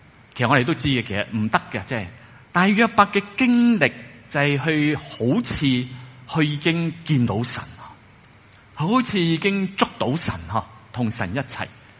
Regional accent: Guangdong, China; 即系我哋广东人即系一个即系俗语都会用孟三美

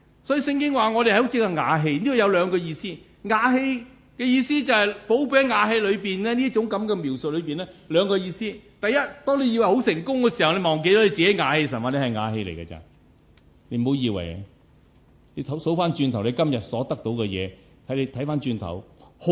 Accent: Guangdong, China; 我都係廣東人啦嚇嚇。嗰啲好細嘅鄉村嘅啫，如果你知道嘅話，你就知道我鄉下乜嘢都冇得出嘅，淨係出砂糖桔嘅啫

